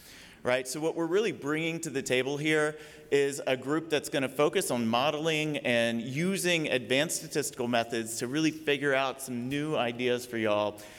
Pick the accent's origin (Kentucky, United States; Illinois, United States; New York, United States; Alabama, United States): Alabama, United States; Tuscaloosa; I'm from Tuscaloosa.